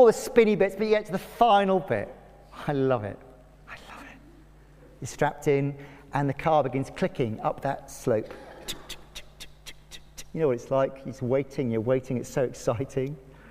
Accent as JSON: {"language": "English", "town": "Cardiff", "region": "Wales", "country": "United Kingdom", "tie": "born or raised there", "said": "Growing up in Cardiff, one of my favourite trips as a family was to go to the Gower beaches beyond Swansea."}